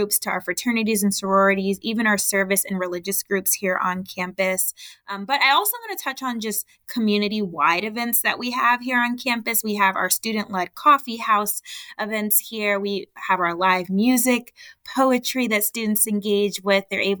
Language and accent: English; Los Angeles, California, United States; born or raised there